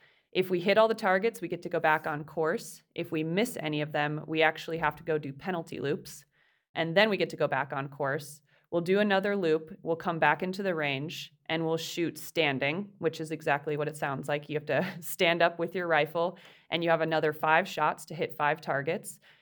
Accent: Wisconsin, United States; I grew up a runner in Wisconsin, and I wanted to be an Olympian in track and field.

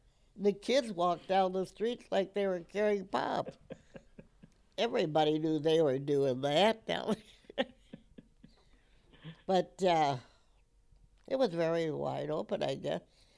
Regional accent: Superior, Wisconsin, United States; It was a nice, safe place to grow up in. And at that time, we had quite a few Jewish families here. so that we didn't have to go to Duluth

